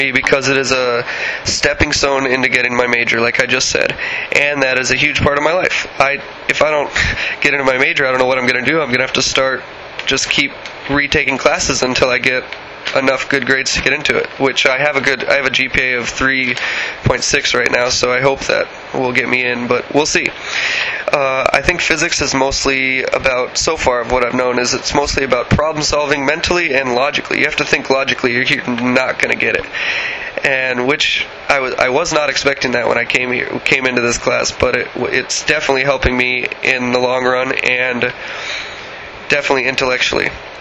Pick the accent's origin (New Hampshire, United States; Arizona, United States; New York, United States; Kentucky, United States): Arizona, United States; Tempe; moved away as an adult; I was born in Tempe, Arizona.